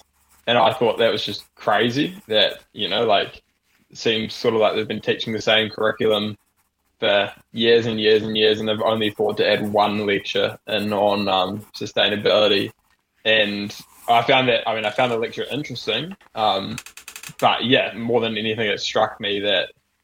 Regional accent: Christchurch, Canterbury, New Zealand; moved away as an adult; also born or lived in Wanaka / Dunedin / Queenstown; I grew up in Christchurch back in the day. I guess I spent my first 18 or so years there, and then moved to Wanaka briefly, and then through to Dunedin for my undergrad degree.

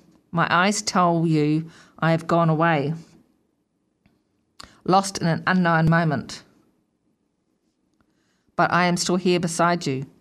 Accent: Niho Niho, Manawatū-Whanganui, New Zealand; So I grew up in the King Country, just north of Taramanui, in a small settlement called Niho Niho.

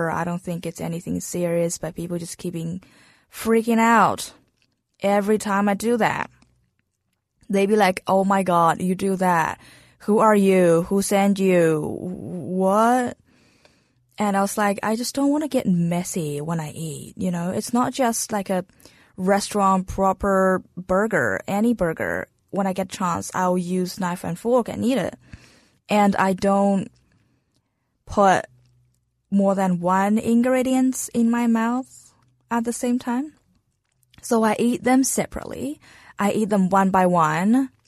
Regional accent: China; born there; English is a second language; I'm 23 years old now, and I'm from China. I am half Chinese, half Mongolian. The place I was born is not Beijing, not Shanghai, but somewhere super far, far up the north and west area, aka the desert zone.

